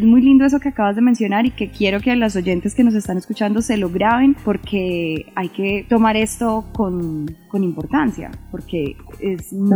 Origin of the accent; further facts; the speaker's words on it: Colombia; Ahí hay un punto que debemos resolver como Estado, ¿cierto? También como colombianos, que creo que es la pedagogía, claro.